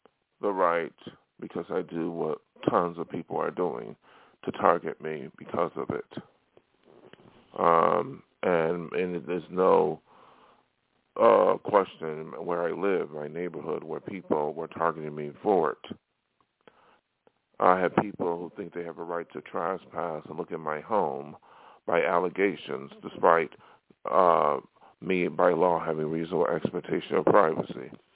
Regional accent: New York, United States; now in Hollywood, United States; you know, I came from New York to Hollywood to be a star.

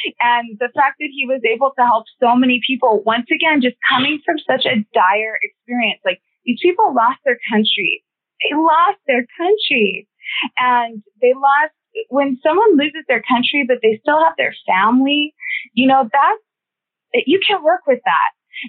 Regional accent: Hawaii, United States; also born or lived in California; I was born in Hawaii and then grew up back and forth between California and Hawaii

